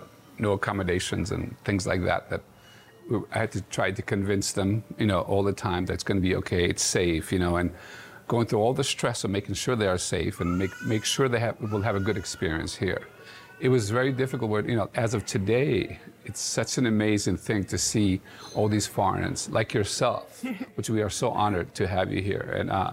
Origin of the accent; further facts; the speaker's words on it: United States; growing up in the States, seeing your parents cry every single day for their homeland because they left.